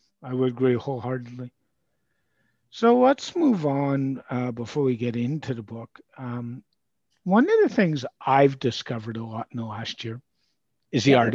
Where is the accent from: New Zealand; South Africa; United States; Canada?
Canada; And being a Canadian, add 30% to that.